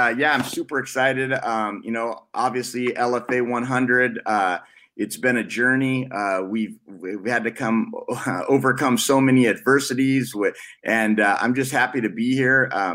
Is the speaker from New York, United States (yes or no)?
no; California, United States; No. I was born and raised in California.